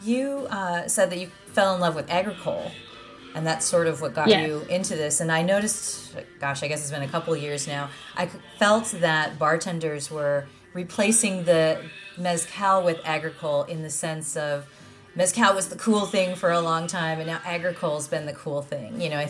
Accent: San Diego, California, United States; And I grew up in San Diego, so probably the same reason, you know.

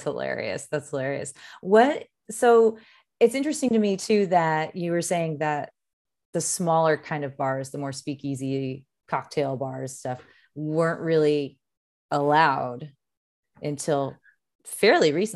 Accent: San Diego, California, United States; And again, I'm from San Diego, which kind of started that whole thing.

